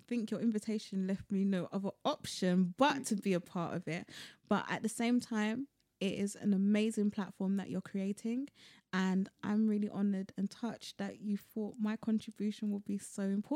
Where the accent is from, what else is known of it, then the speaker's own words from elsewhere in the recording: London, United Kingdom; though I was born and bred in London